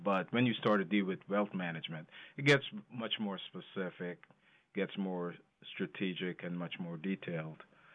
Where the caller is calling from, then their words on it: New Jersey, United States; Some days I'm in New York, seldom in Connecticut, but today I'm calling in from New Jersey.